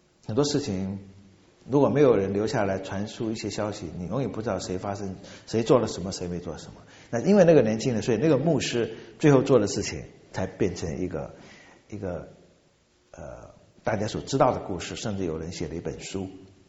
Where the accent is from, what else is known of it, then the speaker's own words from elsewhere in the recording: Xiamen, Fujian, China; 在我的家乡，那时候在厦门那一带，有一次布道会，他在码头，结果我们福建因为很穷啊